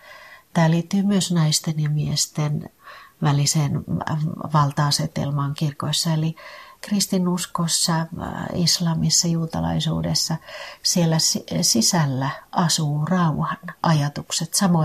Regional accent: Rääkkylä, North Karelia, Finland; born there; also born or lived in Sysmä; now in Helsinki, Finland; Tosiaan mä oon syntynyt Rääkkylässä. Ja mun isä on Ruskealasta, eli rajan tuolta puolen.

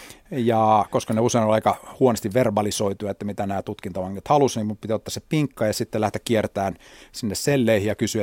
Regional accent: Helsinki, Uusimaa, Finland; mä olen syntynyt Helsingissä. Mun lapsuuden koti on Meilahdessa. Ei kovinkaan kaukana Tamminiemessä siellä yhdessä semmoisessa puuhuvilassa.

